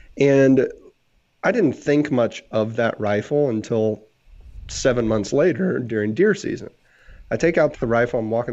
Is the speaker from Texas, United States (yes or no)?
yes; Texas, United States; You know, I'm from Texas, and Texas we all have goofy names for our grandparents.